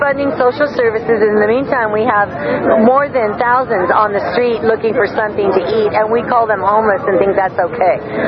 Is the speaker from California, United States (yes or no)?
yes; Santa Cruz, California, United States; I am from Santa Cruz, California. I've lived here for 15 years, and I was raised there.